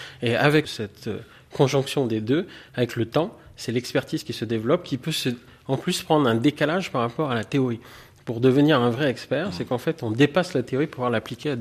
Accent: Mali; also born or lived in Canada; je me rappelle quand je suis revenu du Canada au Mali

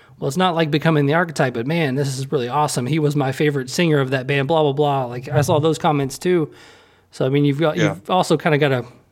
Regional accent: Nashville, Tennessee, United States; now in Louisville, United States; You know what's funny is I'm from Nashville. I live in Louisville now, so it's not like I'm, you know

